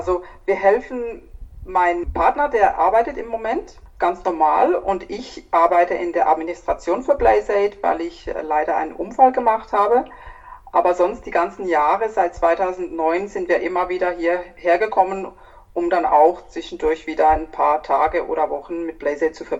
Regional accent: Switzerland; now in Australia; Wir kommen aus der Schweiz. Wir sind 2009 nach Australien gekommen mit einem Permanent Resident Visa eigentlich.

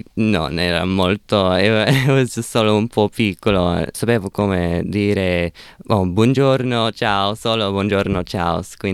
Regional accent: Australia; born there; Italian is a second language; I miei genitori sono inglesi e sì, non sono italiano.

